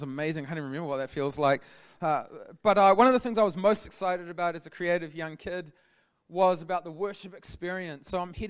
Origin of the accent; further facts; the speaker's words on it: Palmerston North, Manawatū-Whanganui, New Zealand; now in Hamilton, New Zealand; I grew up in Palmerston North, the only one of two landlocked cities in New Zealand, beautiful place, known for its high-rise buildings and profound architecture, and I moved to Hamilton about 13 or 14 years ago